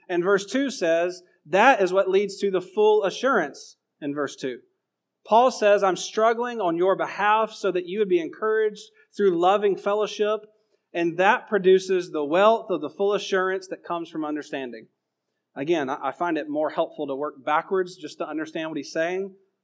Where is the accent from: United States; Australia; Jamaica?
United States; Georgia; because I was from Georgia and I sounded like Steve Lawson, they put me with Steve Lawson